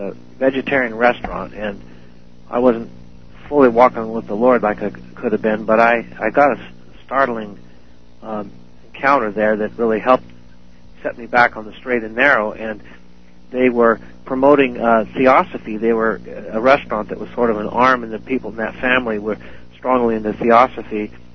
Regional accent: Oregon, United States; I grew up in Oregon. We had a Rajneesh out there who was another false messiah.

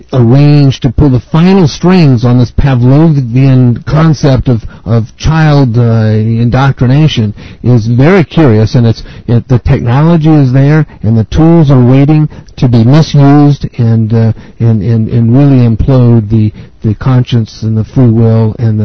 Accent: Santa Cruz, California, United States; Let me give you a couple of examples, Charlotte, from this hometown in Santa Cruz.

